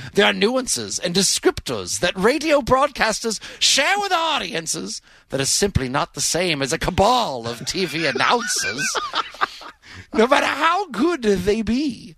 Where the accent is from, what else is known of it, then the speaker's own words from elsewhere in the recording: Canada; Just to show you I'm from Canada